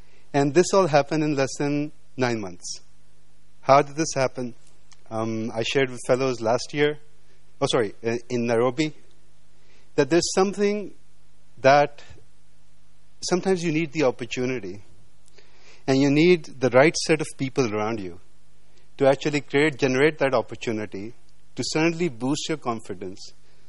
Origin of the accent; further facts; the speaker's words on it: Pakistan; and I'm from Pakistan.